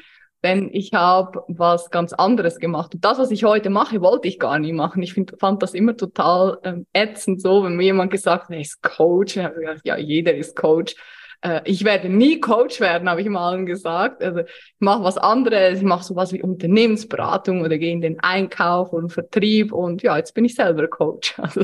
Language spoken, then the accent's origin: German; Switzerland; now in Austria; Wie man unschwer hören kann, komme ich nicht aus Deutschland, auch nicht aus Österreich, obwohl ich hier seit 5 Jahren lebe. Ich komme aus der Schweiz, bin vor 5 Jahren hier nach Österreich gezogen und lebe mittlerweile in unserem eigenen Haus.